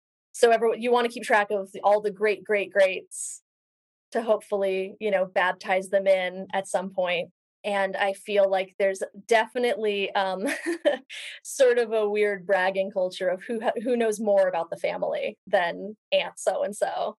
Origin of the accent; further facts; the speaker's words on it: Salt Lake City, Utah, United States; also born or lived in Los Angeles; I grew up in Salt Lake City. I am on one side third generation Mormon, and on the other side, I think fourth generation or fifth, depending on who you ask. I lived in LA for a long time, and I recently moved back to Salt Lake City.